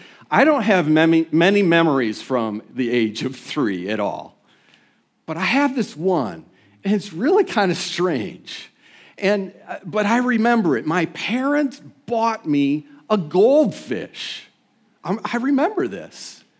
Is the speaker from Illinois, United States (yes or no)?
yes; Rockford, Illinois, United States; Diane and I grew up in Rockford, Illinois, and we both attended the same church.